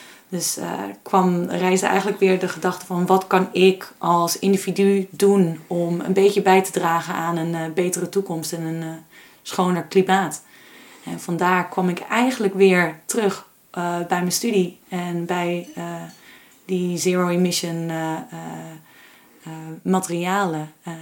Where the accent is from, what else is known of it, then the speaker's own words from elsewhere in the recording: Castricum, North Holland, Netherlands; ik ben opgegroeid in Castricum, aan de kust.